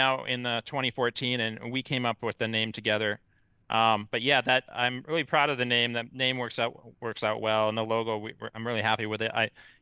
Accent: Wisconsin, United States; also born or lived in Colorado; I left Colorado, went back to Wisconsin, my hometown.

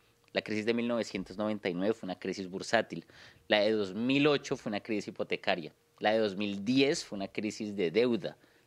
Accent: Bogotá, Colombia; Soy de Bogotá, Colombia.

